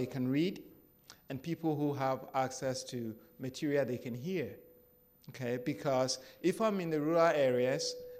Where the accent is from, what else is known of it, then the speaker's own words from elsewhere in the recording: Ghana; I'm from Africa. I'm from Ghana originally. So I can't speak without telling stories.